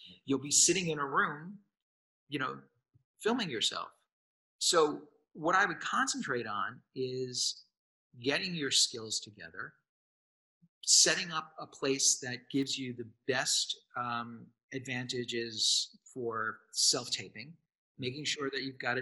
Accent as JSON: {"language": "English", "region": "New York", "country": "United States", "tie": "born or raised there", "said": "No. It's freezing. I grew up in New York. The water was like bathwater."}